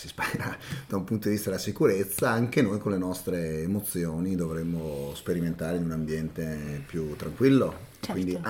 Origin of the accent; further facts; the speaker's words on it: Veneto, Italy; Ma te gli hai detto che siamo veneti venali